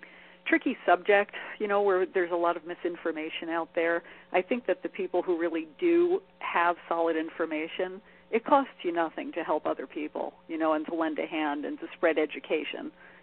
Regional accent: Brooklyn, New York, United States; moved away as an adult; now in Los Angeles, United States; I grew up in New York, in Brooklyn, and I moved out to L.A. From Brooklyn to Hollywood.

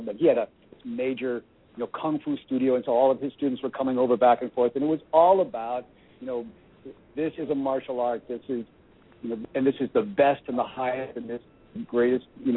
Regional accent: Portland, Oregon, United States; I used to, you know, I'm from Portland originally. That's where Kim came to take my classes.

